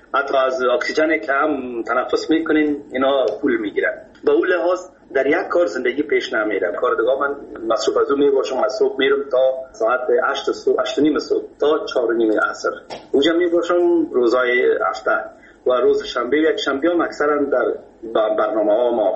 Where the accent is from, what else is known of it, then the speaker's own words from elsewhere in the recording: Kabul, Afghanistan; در فامیل که ما بزرگ شدیم ما از مردم خود کابل هستیم، از شهر کونه کابل